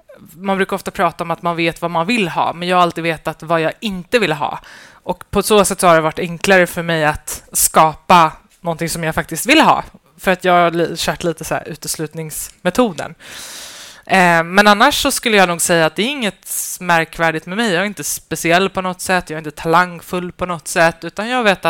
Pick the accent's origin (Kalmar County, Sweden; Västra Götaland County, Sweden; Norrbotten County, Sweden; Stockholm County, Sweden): Stockholm County, Sweden; Fittja; Men jag var 14 och jag växte upp i Fittja.